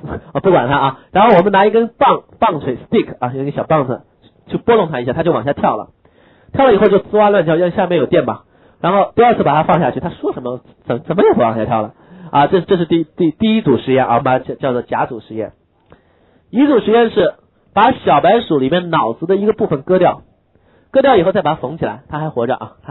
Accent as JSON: {"language": "Chinese", "country": "China", "said": "但是我们中国人都知道，对不对？"}